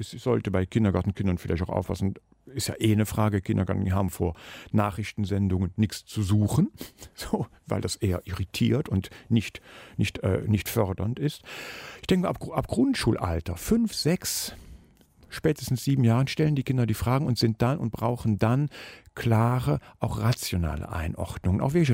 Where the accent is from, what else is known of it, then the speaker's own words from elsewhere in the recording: Eifel, Germany; als Kind groß geworden in der Eifel